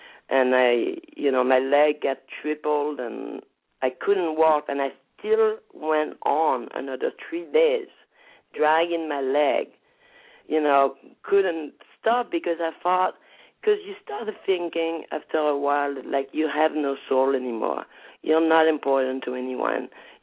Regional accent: France; We were 4 girls here in my hometown in France that were doing drugs and were crazy a little and, you know, doing what we were doing.

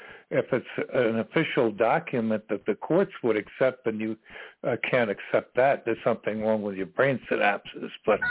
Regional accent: New York, United States; also born or lived in Texas; I'm from New York originally.

